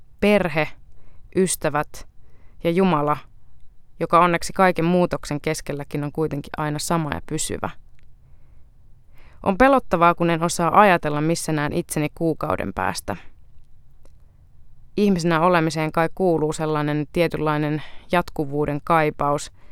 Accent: Central Finland, Finland; also born or lived in Kolkata, India; now in Helsinki, Finland; 28-vuotias helsinkiläistynyt kristitty nainen. Mun juuret ulottuu Intian Kalkuttaan, josta matkani jatkui vihreään Keski-Suomeen, aina kotipihan suuren lehmuksen alle.

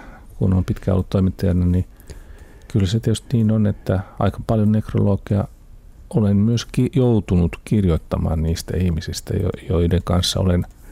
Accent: Central Finland, Finland; Kyllä mä varmaan olen keskisuomalainen, koska tavallaan niin pitkälle kuin meidän sukua on tutkittu tai löytyy kirkonkirjoja, niin suku on asunut hyvin sekä äidin suku että isän suku hyvinkin

